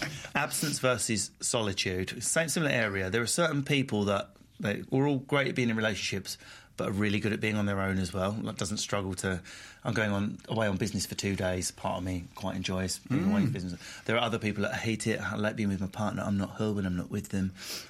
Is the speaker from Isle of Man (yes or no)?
yes; Isle of Man; I'm from the Isle of Man.